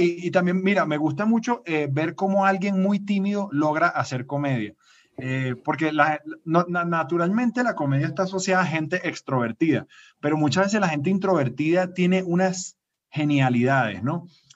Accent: Venezuela; now in Colombia; Güey, soy como los hondureños, güey. Nuestro país no está bien. No, no, porque, bueno, Venezuela, o sea, está en muy mal estado ahorita.

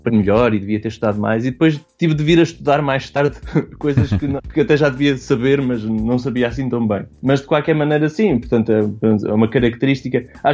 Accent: Aveiro, Portugal; eu sou natural de Aveiro, é o berço e é aquele sítio onde eu gosto sempre de regressar.

